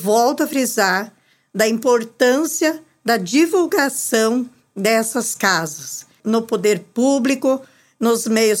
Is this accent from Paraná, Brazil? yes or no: no; Rodeio Bonito, Rio Grande do Sul, Brazil; eu amo o meu município, onde eu cresci, onde eu formei família